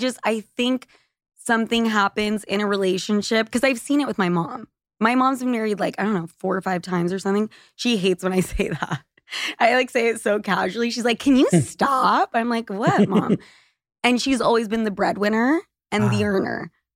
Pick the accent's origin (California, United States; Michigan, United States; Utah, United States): Utah, United States; Like, I'm from Utah. It's normal to have six kids.